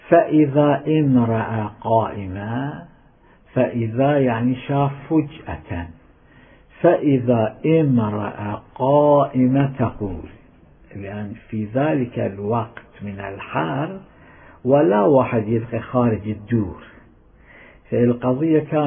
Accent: Iraq; كان عندنا في العراق

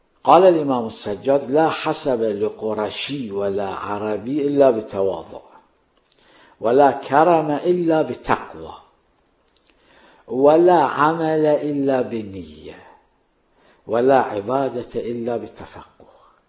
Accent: Iraq; أنا من العراق، ومن العراق شنو أسوي بيك؟

